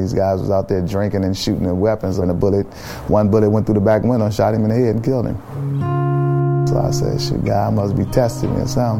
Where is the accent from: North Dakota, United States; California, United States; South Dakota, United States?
California, United States; Oakland; I grew up out here in Oakland all my life. Mom raised us. Father wasn't too much around.